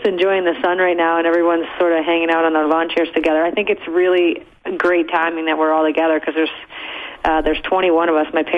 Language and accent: English; Chicago, Illinois, United States; we had season tickets to the Blackhawks because we grew up in Chicago.